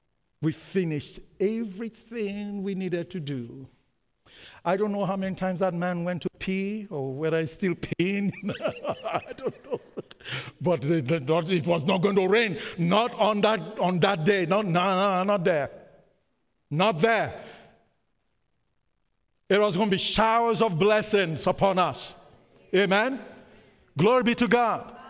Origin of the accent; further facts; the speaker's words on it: Canada; I come from Canada, it's minus whatever.